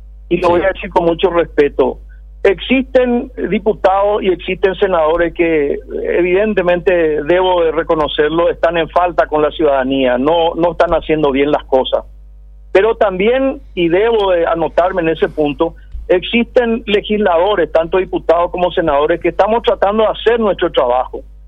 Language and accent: Spanish; Paraguay; ya lo hablo como ciudadano paraguayo